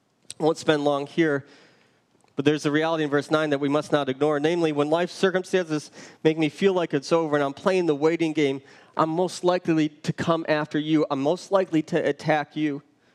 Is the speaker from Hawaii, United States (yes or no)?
no; Michigan, United States; When I was growing up in Michigan, he was the pastor that everybody wanted to be around.